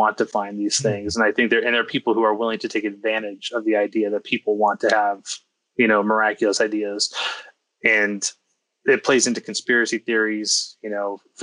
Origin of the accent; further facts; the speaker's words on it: United States; I'm an American.